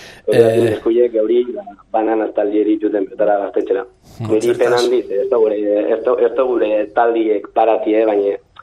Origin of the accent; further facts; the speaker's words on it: Bermeo, Basque Country, Spain; Bermion garana amazortxe mile pertsona